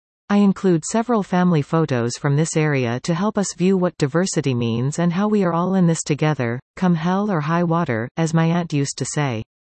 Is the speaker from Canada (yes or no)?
yes; Canada; As a Canadian, one thinks to oneself, I think this or that, about that or this.